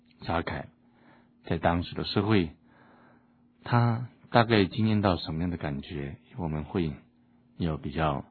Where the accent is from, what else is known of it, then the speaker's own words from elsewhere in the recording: China; 基本的立场是真的相信我们中国人所说的性善论